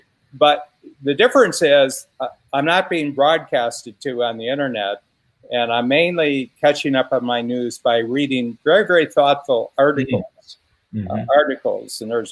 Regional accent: Ohio, United States; born there; I was born in Northern Ohio and rock and roll started in Cleveland, Ohio.

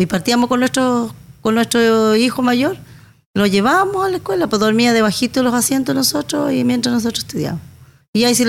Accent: Río Negro, Los Lagos, Chile; yo soy nacida y criada en el sector que se llama El Bolsón, Riachuelo, comuna de Río Negro. Yo estudié ahí en la escuela del sector

